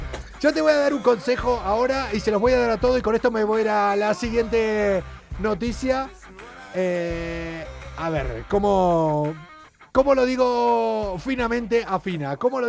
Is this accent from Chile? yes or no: no; Argentina; Nosotros somos de Argentina, tanto ella como yo.